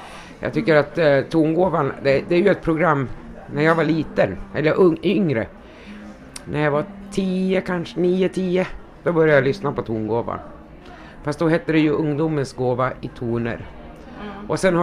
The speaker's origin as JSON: {"language": "Swedish", "town": "Örebro", "region": "Örebro County", "country": "Sweden", "tie": "born there", "said": "Nej, jag är född i Sverige. På Örebro BB."}